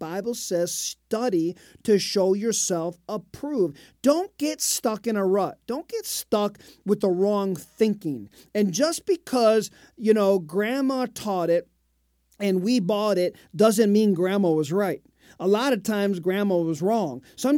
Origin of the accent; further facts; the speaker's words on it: Detroit, Michigan, United States; born there; Of course, I'm American and I'm Canadian. I'm born